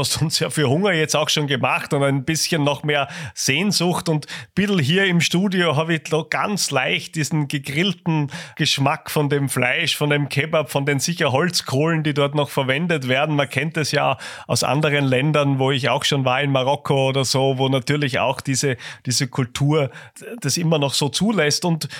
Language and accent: German; Styria, Austria; Also als Steirer wäre das ja quasi meine Leibspeise.